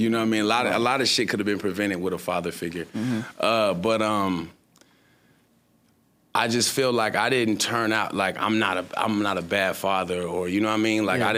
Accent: Las Vegas, Nevada, United States; also born or lived in Seattle; Well, okay, so I was born in Seattle. But I was raised in Vegas, so elementary up.

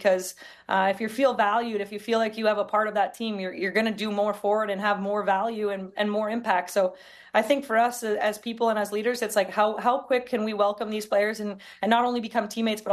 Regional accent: Toronto, Ontario, Canada; When I was growing up in Toronto, I didn't see it.

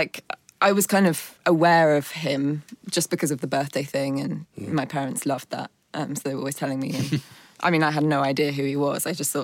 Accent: London, United Kingdom; Yes. Yeah. Born in Hammersmith. Born on the same day as Bob, not the year.

